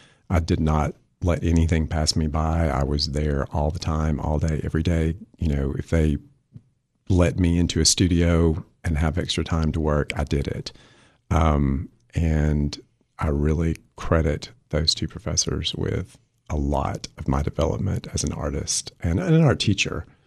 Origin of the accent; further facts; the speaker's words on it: Livingston, Tennessee, United States; Growing up in Livingston, Tennessee, there are not a lot of people who make their living in the arts.